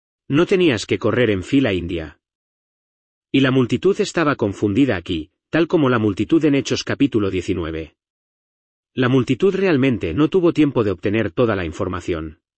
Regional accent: United States; Sabes, soy estadounidense. Hablamos, según el estándar británico, un inglés algo corrupto.

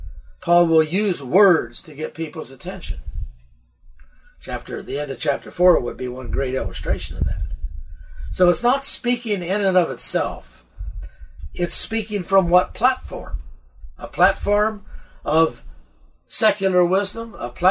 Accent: United States; I was born in the 40s. I was a post-World War II baby. And as a result of that, I grew up in America

